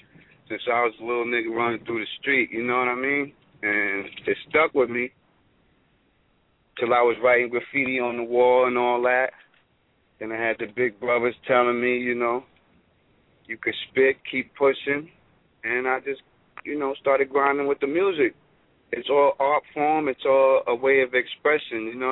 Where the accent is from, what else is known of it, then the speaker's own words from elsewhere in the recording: New York City, New York, United States; I'm born and raised in the Bronx, you know, where hip hop started.